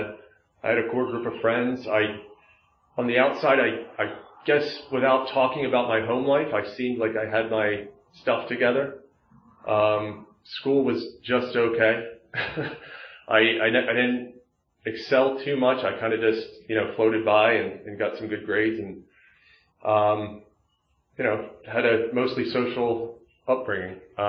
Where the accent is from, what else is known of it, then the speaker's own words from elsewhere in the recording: Lansdale, Pennsylvania, United States; I grew up in Lansdale, Pennsylvania, obviously not too far from here. I'm the youngest of three brothers.